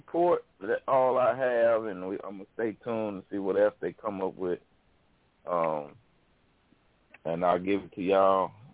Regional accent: Arkansas, United States; No, that's in my hometown in Arkansas.

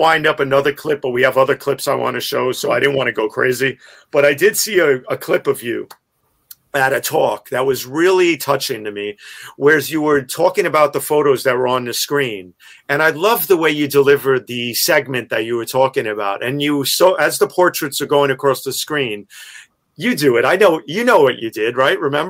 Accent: Greenwich Village, New York, United States; I grew up in Greenwich Village and I used to love sitting outdoors on stoops and in the park in Washington Square Park, watching people go by.

